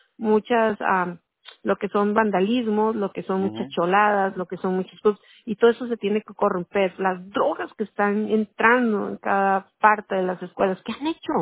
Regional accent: Mexico; sabiendo que yo soy mexicana

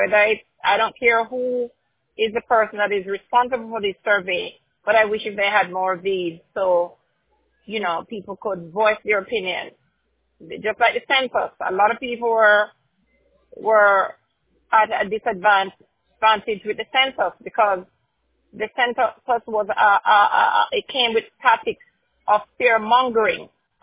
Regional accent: Jamaica; now in United States; I'm a Jamaican. I am brown. I'm not black. Black is like the color of a car. I am brown. I am Afro-Caribbean. I'm from African descent. I'm from Jamaica.

